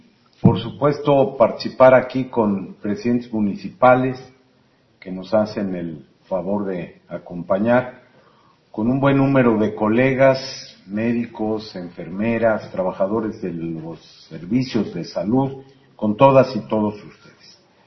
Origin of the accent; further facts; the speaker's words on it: Coahuila, Mexico; que es natural, ingenuo, buena gente, como somos los coahuilenses, gobernador. He estado vecino de aquí, de Nuevo León.